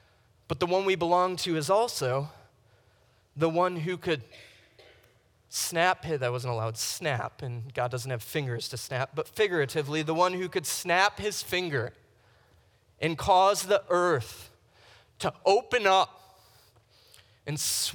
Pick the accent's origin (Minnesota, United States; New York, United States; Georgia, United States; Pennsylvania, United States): New York, United States; Buffalo; I grew up Catholic in South Buffalo.